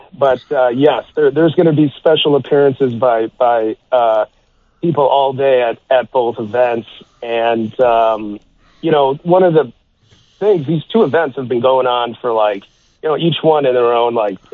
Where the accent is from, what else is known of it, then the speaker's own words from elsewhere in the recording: Chicago, Illinois, United States; And, this is sort of the next one that I'm doing here. And it's fitting because it's, my hometown.